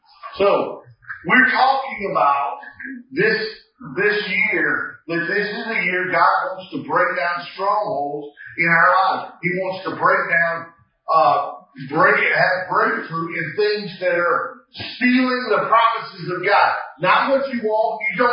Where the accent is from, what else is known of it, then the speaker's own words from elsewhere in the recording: the South, United States; I'm from the South. We don't say shout, we say holler.